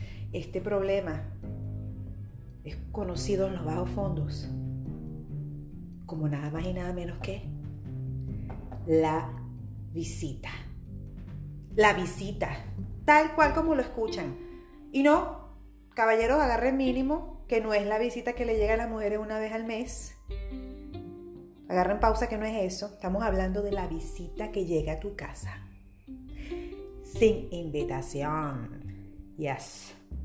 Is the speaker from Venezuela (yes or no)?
yes; Venezuela; Ustedes saben que, para ser más específicos, en mi época, creciendo en Venezuela, eso de la visita no requería mucho procedimiento formal, para nada.